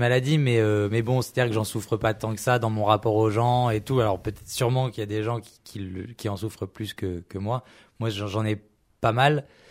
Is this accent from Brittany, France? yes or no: no; Louveciennes, Île-de-France, France; now in Paris, France; J'ai grandi à Louveciennes, mais maintenant j'habite à Paris.